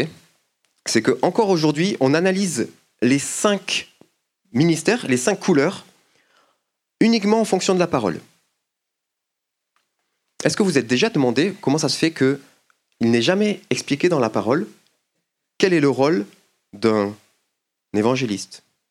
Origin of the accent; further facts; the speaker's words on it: Occitanie, France; Moi, je viens de la région de Toulouse.